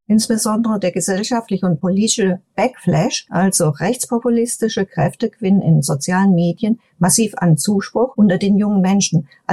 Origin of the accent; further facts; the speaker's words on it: Hesse, Germany; übrigens stamme ich aus Hessen